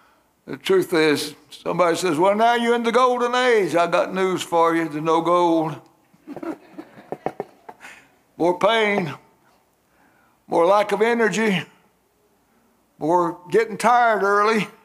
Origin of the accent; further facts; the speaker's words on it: Florida, United States; also born or lived in Georgia; We moved to Florida when I was in the third grade and lakes everywhere.